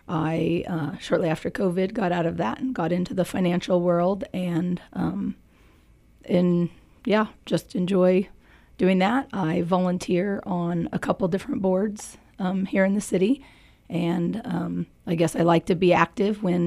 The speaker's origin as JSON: {"language": "English", "town": "Emporia", "region": "Kansas", "country": "United States", "tie": "born or raised there", "said": "I was born and raised here in Emporia. My husband and I returned home 14 years ago to raise our daughter here"}